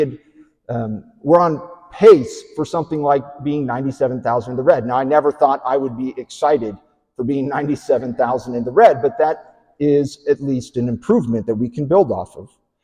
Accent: United States; I mean, I'm from Johnson County, right? It's the land of uninspiring modern churches, right?

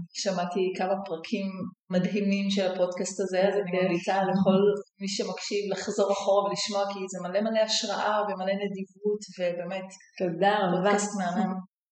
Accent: Ashkelon, Southern District, Israel; בית מרוקאי, באשקלון, 8 ילדים, המון המון רעש, והשכנים בתוך הבית שלנו, כזה בשכונה כזאת.

